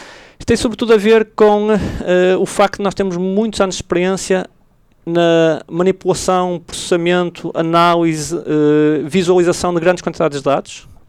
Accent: Braga, Portugal; Eu sou de Braga, originalmente, foi uma oportunidade também

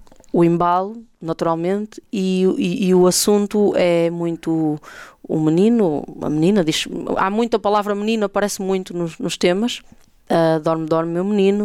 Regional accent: Braga, Portugal; Um deles é aqui de Braga, que é de onde eu sou

